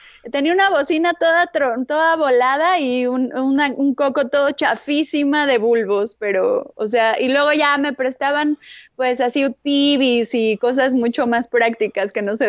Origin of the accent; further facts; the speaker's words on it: Tlalnepantla, State of Mexico, Mexico; now in Veracruz, Mexico; Sí, yo soy de Tlanepantla